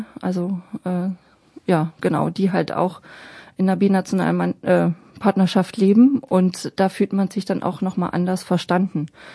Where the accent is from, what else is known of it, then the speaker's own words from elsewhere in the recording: Dresden, Saxony, Germany; now in Braunschweig, Germany; Aber hier in Braunschweig geht das alles noch. Also ich komme ursprünglich aus Dresden.